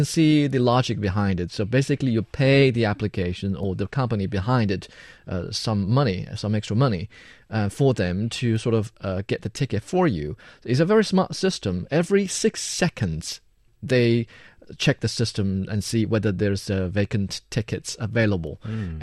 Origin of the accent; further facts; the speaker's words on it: Jiangxi, China; now in Beijing, China; I had a little struggle getting the ticket back from my hometown in Jiangxi province to Beijing.